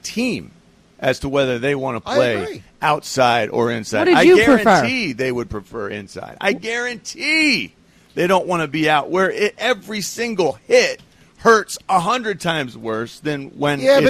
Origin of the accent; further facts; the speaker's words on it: Philadelphia, Pennsylvania, United States; I'm from Philadelphia too, man.